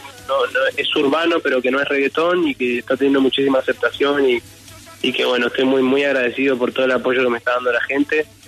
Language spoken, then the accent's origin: Spanish; Uruguay; Yo soy uruguayo y allá en el sur escuchamos como un estilo, o hacemos un estilo de cumbia diferente.